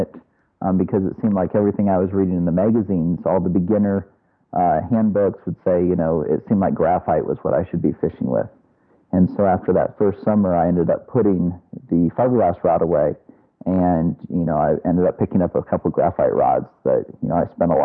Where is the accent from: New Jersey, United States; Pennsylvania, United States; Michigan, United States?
Michigan, United States; Well, I started fly fishing growing up in Michigan. I used to work at a summer camp in Grayling, Michigan, and I had never fished a lot growing up.